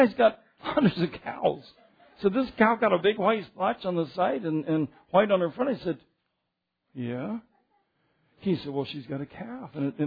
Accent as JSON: {"language": "English", "town": "Denver", "region": "Colorado", "country": "United States", "tie": "born or raised there", "said": "And I grew up in Denver, so I'm thinking, well, there's a cow here at the gate mooing."}